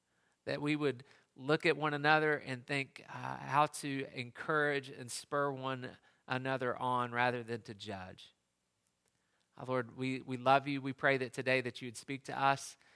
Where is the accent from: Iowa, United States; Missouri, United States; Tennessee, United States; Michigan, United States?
Tennessee, United States; within the church where I grew up in East Tennessee